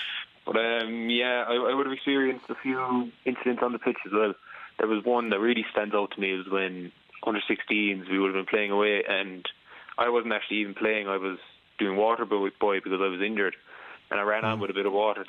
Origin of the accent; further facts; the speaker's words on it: Dingle, County Kerry, Ireland; I say that I'm Irish, I'm from Kerry, I was born in Tralee Hospital, I've lived in Dingle all my life